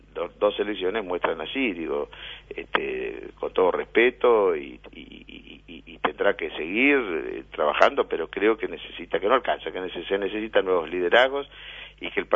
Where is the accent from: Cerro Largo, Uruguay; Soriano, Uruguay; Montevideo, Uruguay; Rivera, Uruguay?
Rivera, Uruguay; yo espero siempre los resultados con mi gente, mi pueblo, Rivera, que no queda la vuelta a la esquina.